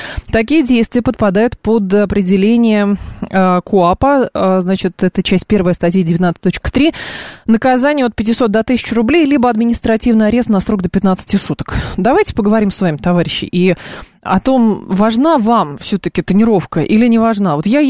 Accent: Lyubertsy, Moscow Oblast, Russia; В Люберцах, кстати, в моем родном городе, ну, более-менее в районе Смирновска

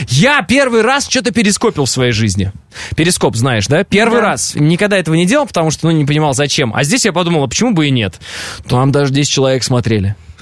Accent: Kazakhstan; вы из Казахстана, я из Казахстана, это наша общая земля.

